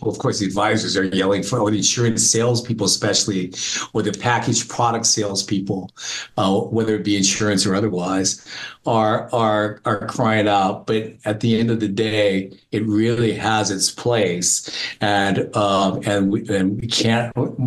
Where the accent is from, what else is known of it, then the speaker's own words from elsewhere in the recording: United States; I'm American, true blue, running through my red, white, and blue veins